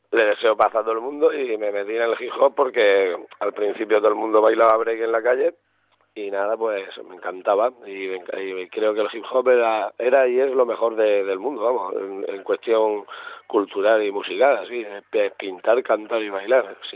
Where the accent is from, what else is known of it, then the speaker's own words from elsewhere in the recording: Murcia, Region of Murcia, Spain; soy de Murcia … de la ZNP